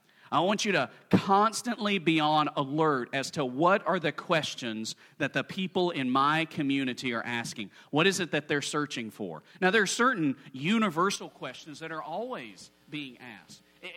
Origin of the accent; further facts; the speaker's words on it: Birmingham, Alabama, United States; now in Bradenton, United States; I live in Bradenton, Florida. I grew up in Birmingham, Alabama at Huffman High School, where we were the Vikings.